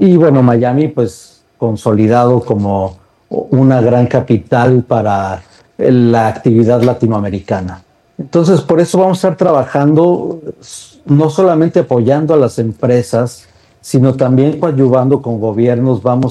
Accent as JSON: {"language": "Spanish", "country": "Mexico", "said": "quiero abordar el tema desde la perspectiva como mexicano"}